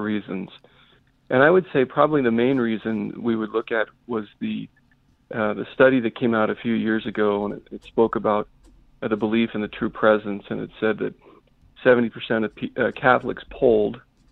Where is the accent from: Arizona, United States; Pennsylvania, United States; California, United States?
Arizona, United States; Chinle; I was born on the Navajo Reservation. I was born in Chinle on the Navajo Reservation on the Arizona side.